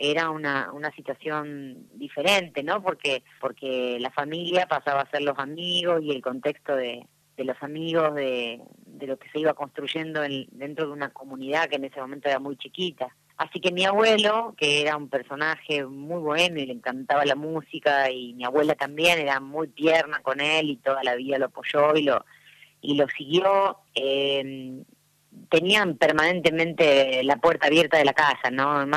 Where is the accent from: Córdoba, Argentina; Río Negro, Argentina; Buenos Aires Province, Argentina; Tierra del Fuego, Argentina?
Tierra del Fuego, Argentina; born there; now in Buenos Aires, Argentina; cantora de música criolla argentina. Nací en Tierra del Fuego, vivo en Buenos Aires.